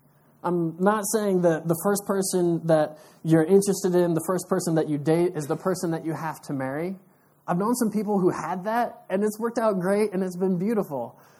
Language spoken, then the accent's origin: English; United States; born there; till I realized I was born in the United States and that's not even allowed.